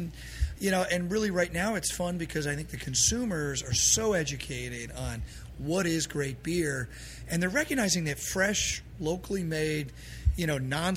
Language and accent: English; Vermont, United States; I grew up in Vermont. Vermont's a beautiful place.